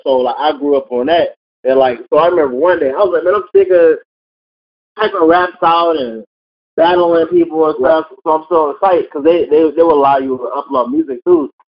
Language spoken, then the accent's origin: English; Detroit, Michigan, United States; I grew up in Detroit. So, we grew up, Motown. Grew up with a lot of music.